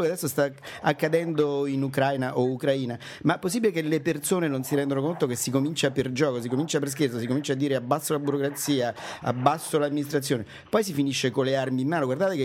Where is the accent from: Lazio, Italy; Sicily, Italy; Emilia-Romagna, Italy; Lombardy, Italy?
Lazio, Italy; Rome; devo dire non perché sono romano